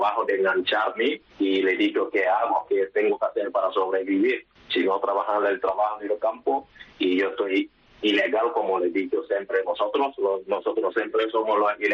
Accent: Senegal; Spanish is a second language; moved away as an adult; now in Spain; Sí, soy de Senegal.

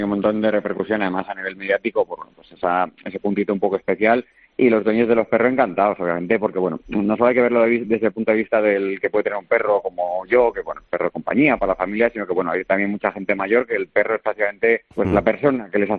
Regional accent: Villablino, Castile and León, Spain; una antigua mina de carbón que yo compré en mi tierra, en Villablino, en La Ciana. La mina en la que trabajaron mi padre y mis abuelos

